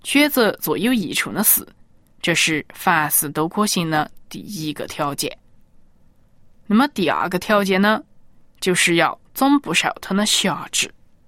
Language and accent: Chinese; China; 我们中国人喜欢喝茶，但是呢，美国人喜欢喝咖啡。